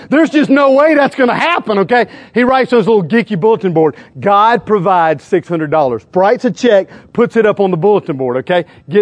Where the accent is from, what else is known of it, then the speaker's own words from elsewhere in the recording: South Carolina, United States; Now, listen, I grew up down on the Santee Cooper Reservoir, and I went to church my entire life.